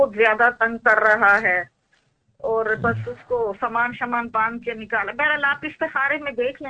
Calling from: Netherlands; میں ہالینڈ سے بات کر رہی ہوں.

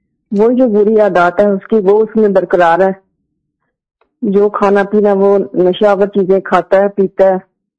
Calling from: United States; میں امریکہ سے حضرت جی.

